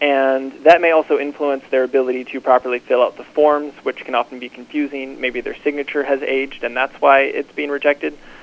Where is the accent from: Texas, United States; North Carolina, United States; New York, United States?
North Carolina, United States; And I come from North Carolina, and so we see this across a lot of Republican-led states.